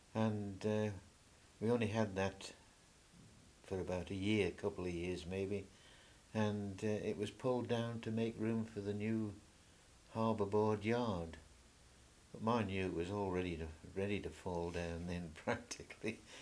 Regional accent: Douglas, Isle of Man; born there; I live in Six Links Close. I was born in Douglas on the 21st of July 1922.

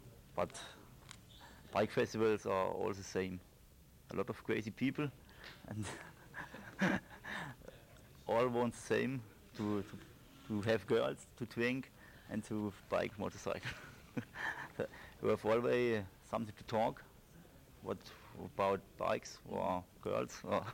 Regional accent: Baden-Württemberg, Germany; English is a second language; And I'm from Germany, Black Forest.

